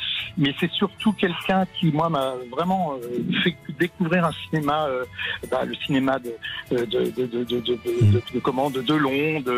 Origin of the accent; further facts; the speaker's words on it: Auxerre, Bourgogne-Franche-Comté, France; Il me dit « vous venez d'où ?» Ben, je dis « je viens d'Auxerre ».